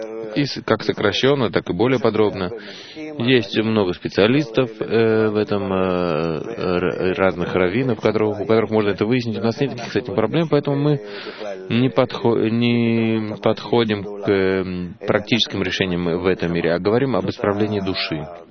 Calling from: Jerusalem, Jerusalem District, Israel; я из Иерусалима.

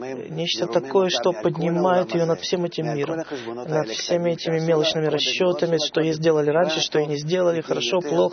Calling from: Beersheba, Southern District, Israel; я из Бер-Шева.

